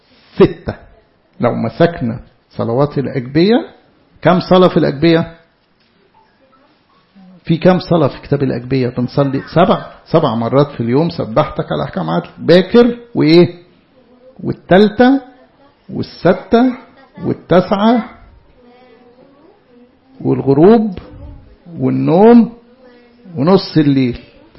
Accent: Egypt; إحنا بالذات في مصر ماما العذراء دي ليها إيه عواطف خاصة عندنا كمصريين.

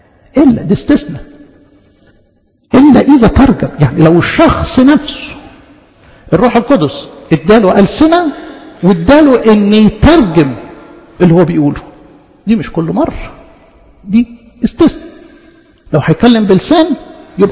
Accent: Egypt; احنا كلنا مصريين

